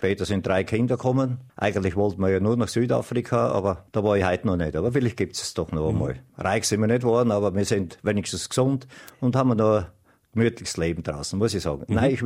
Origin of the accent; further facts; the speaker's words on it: Deutschfeistritz, Styria, Austria; Deutsch-Weißtritz, ja. Aufgewachsen da in Brenning, Zitui drinnen da, in Schule gegangen in Weißtritz.